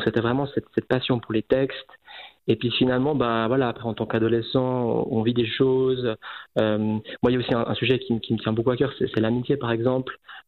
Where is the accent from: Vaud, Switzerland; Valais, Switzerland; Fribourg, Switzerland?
Fribourg, Switzerland; Bulle; Je viens de Bulle et donc j'ai sorti un premier EP le 25 octobre dernier.